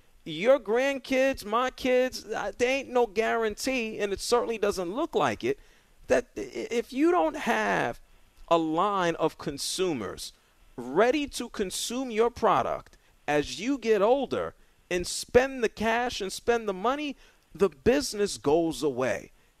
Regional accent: New York City, New York, United States; I grew up in New York City, okay? I could go down to Washington Heights and I could have sat and watched Manny Ramirez play ball in the Bronx or the Heights.

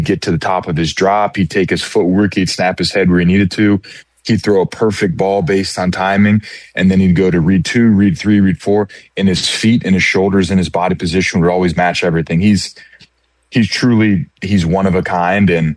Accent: Cincinnati, Ohio, United States; I think when I was a little kid, I think I dreamt of running out on Friday night under the lights at my local high school, St. Xavier High School, wearing a blue jersey with a white helmet with an X on it.

